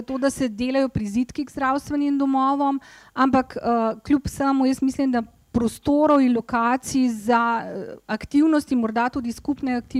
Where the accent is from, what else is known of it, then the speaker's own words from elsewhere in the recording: Vrhnika, Central Slovenia, Slovenia; jaz prihajam iz Vrhnike